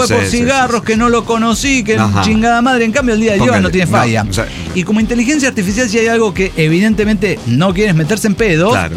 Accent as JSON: {"language": "Spanish", "region": "Guanajuato", "country": "Mexico", "said": "Solamente para aclarar que no soy de León, soy cuevanense, no leonés. Amo mi terruño."}